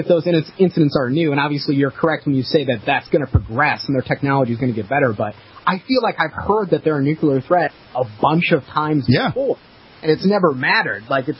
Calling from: Sarasota, Florida, United States; I'm calling from Sarasota, Florida.

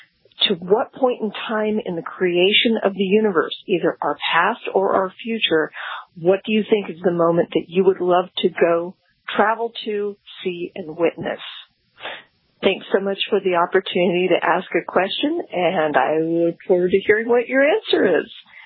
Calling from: Vallejo, California, United States; I'm calling from Vallejo, California, and I'm actually not listening to a station.

